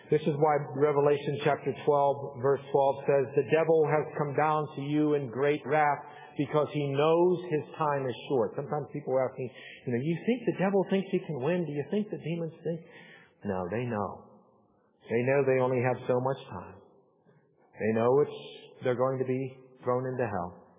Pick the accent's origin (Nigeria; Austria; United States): Austria; Salzburg; my nickname growing up in Salzburg was Buster.